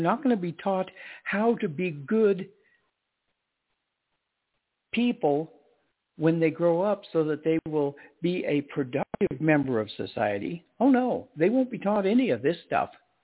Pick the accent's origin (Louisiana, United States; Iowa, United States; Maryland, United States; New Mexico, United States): New Mexico, United States; I am from New Mexico, probably one of the most liberal states in the United States.